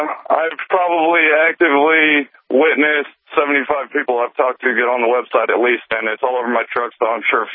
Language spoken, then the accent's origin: English; Colorado, United States; I'm actually originally from Colorado. I was in Colorado when Columbine happened.